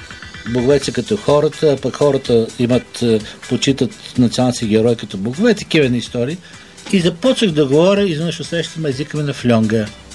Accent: Panagyurishte, Pazardzhik Province, Bulgaria; born there; Аз съм роден в Панагюрско. Нямам нищо гръцко, между другото, защото мнозина мислят, че съм скрит грък. Нямам, просто случайно после научи гръцки.

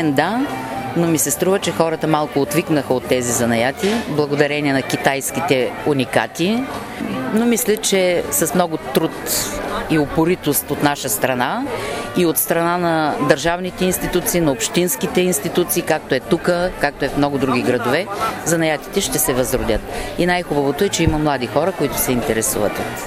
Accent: Varna, Varna Province, Bulgaria; от Варна съм, по професия учител по руски език.

